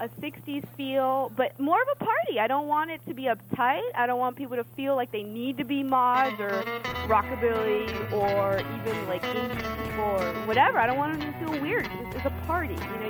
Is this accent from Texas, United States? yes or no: no; Orlando, Florida, United States; I'm from Orlando, Florida.